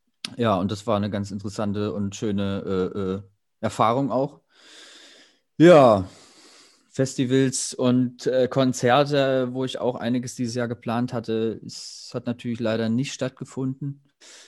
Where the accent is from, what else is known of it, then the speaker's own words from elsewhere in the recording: Thuringia, Germany; auch wenn sie einen als Thüringer erstmal ein bisschen kritisch beugen und beschnüffeln am Anfang, läuft das jetzt alles super hier oben.